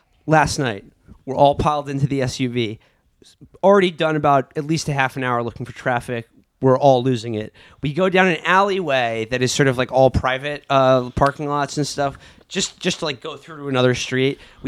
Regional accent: New York City, New York, United States; but, you know, I'm a New Yorker.

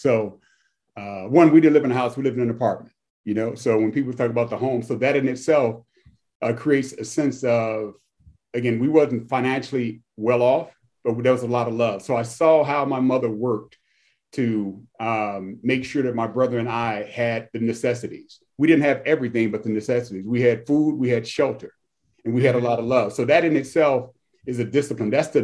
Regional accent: Chicago, Illinois, United States; moved away; We grew up in Chicago. My view was an alley. I didn't see grass until I moved to Florida, grass and water.

